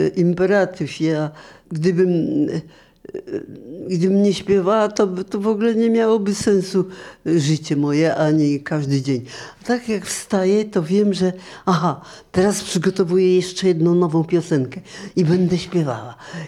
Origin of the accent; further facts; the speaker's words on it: Międzyrzec Podlaski, Lublin Voivodeship, Poland; also born or lived in Drelów; Bo ja pochodzę właśnie z tego Międzyrzeca, a jako dziecko byłam z mamą zawsze ciągle na wsi, w Drelowie.